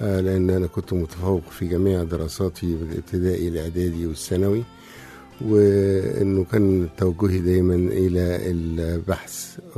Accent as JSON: {"language": "Arabic", "town": "Kom Hamada", "region": "Beheira", "country": "Egypt", "said": "والله أنا أساساً من البحيرة كوم حمادة"}